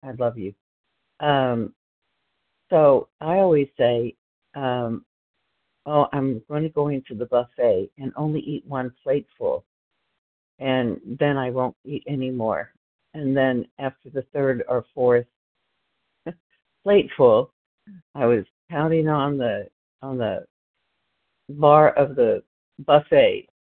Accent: Texas, United States; Starts with a CH. You're looking for me, and I'm from Texas

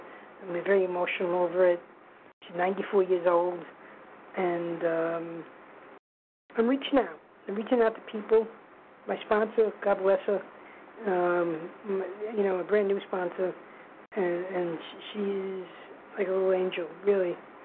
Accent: New York, United States; Hi, everybody. … from New York.

